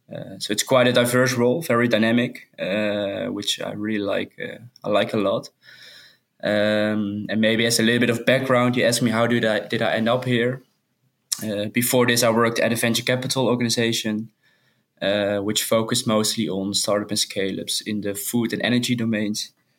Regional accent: Netherlands; I'm born and raised in the Netherlands, currently living in Amsterdam, quite close to the stadium, actually.

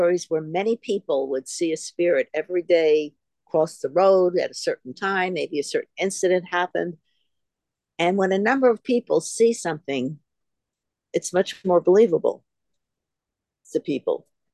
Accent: Glen Cove, New York, United States; it's different than the city. Yet my town is considered a city. I'm from Glen Cove, Long Island.

